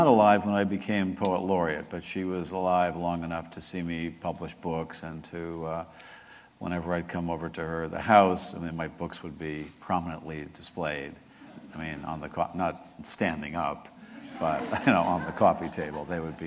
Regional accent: Queens, New York, United States; And I was raised in Queens, that part of New York, kind of working class neighborhood, but still very urban.

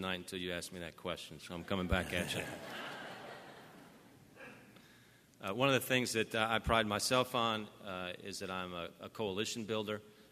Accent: Louisville, Kentucky, United States; This is my hometown. My wife Alex and I have raised our four kids here. I love Louisville.

